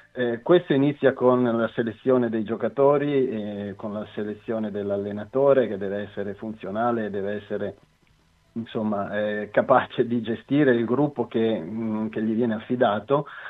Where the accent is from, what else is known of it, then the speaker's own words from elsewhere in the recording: Veneto, Italy; accent: Ferrarese; Io sono veneto.